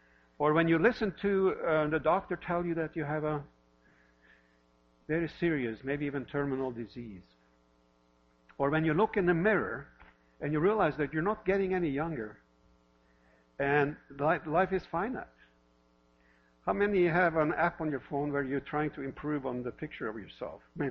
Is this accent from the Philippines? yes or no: no; Norway; now in Park City, United States; I'm the pastor for this church. I'm originally from Norway, and I live here in Park City with my wife.